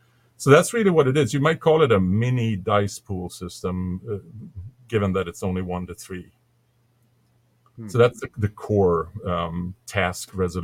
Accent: Stockholm, Stockholm County, Sweden; I'm from Stockholm, Sweden, and I used to work in the game industry in the 90s.

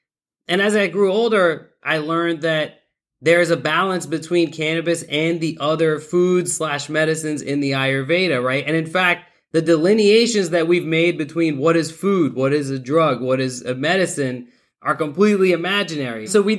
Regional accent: Pakistan; So I'm Pakistani. That's definitely been, within my culture since childhood.

